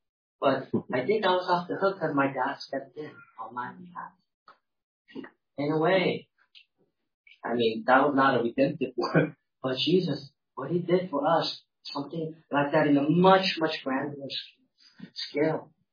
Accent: California, United States; I grew up in California, okay, so driving is a big deal.

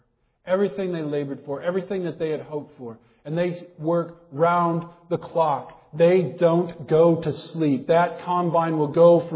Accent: Iowa, United States; I grew up in Iowa. And what we have in Iowa are a lot of fields.

